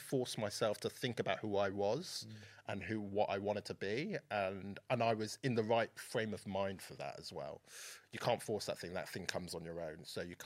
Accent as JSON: {"language": "English", "town": "Oxford", "region": "South East England", "country": "United Kingdom", "said": "I'm from Oxford, so just outside Oxford."}